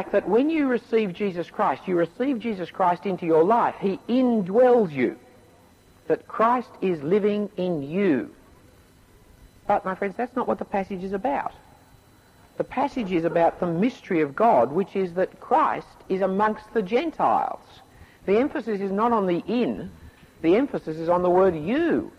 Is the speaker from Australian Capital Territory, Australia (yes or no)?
no; Sydney, New South Wales, Australia; I grew up in the Jewish part of Sydney. Went to Bellevue Hill School. And Most of my friends were Jewish